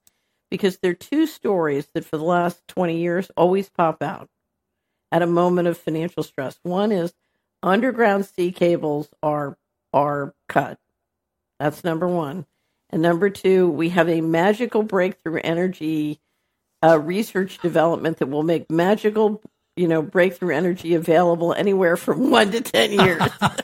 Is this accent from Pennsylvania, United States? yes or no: yes; Philadelphia, Pennsylvania, United States; So I grew up in West Philadelphia